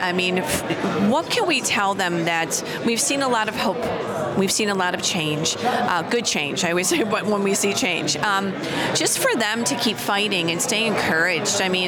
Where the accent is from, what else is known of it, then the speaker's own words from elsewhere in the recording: Illinois, United States; I mean, I'm from Illinois, and boy, Pritzker is just going crazy over there.